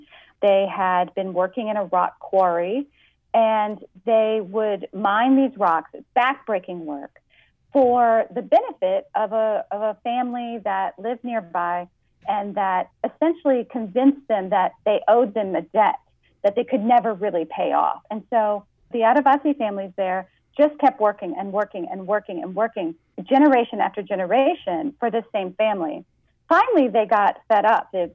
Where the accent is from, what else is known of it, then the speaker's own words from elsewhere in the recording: Louisiana, United States; It certainly did come from growing up in Louisiana.